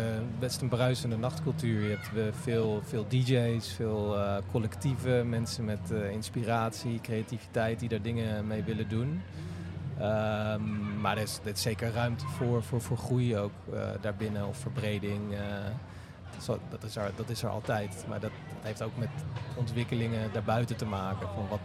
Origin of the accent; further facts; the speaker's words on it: Nijmegen, Gelderland, Netherlands; Ik kom zelf uit Nijmegen